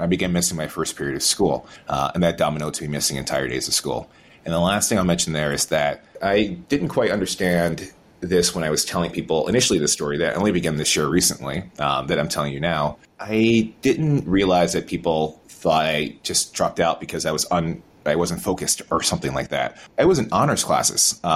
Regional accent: Albany, New York, United States; I had a pleasant enough childhood growing up in Albany, New York.

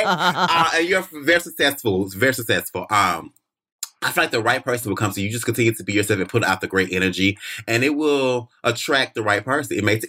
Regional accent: the South, United States; So, you know, I'm from the South. I like fried chicken, macaroni cheese

